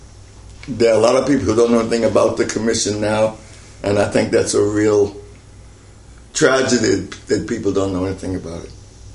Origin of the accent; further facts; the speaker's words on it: the South, United States; I'm a Southerner.